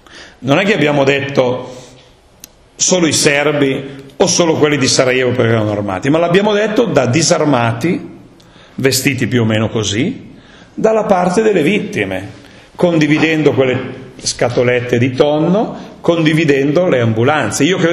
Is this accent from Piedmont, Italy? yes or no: yes; Cesara, Piedmont, Italy; nel mio paese, a Cesara